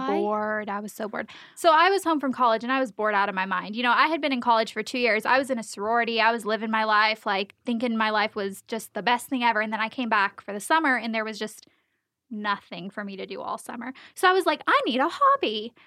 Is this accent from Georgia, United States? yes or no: yes; Augusta, Georgia, United States; We're from Augusta.